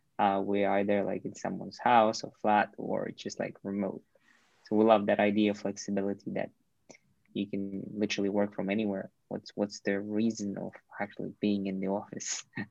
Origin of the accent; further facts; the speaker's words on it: Kazakhstan; English is a second language; now in United Kingdom; I'm originally from Kazakhstan. I've lived most of my life in UK. I've studied there, I worked there. I've started a bunch of startups there.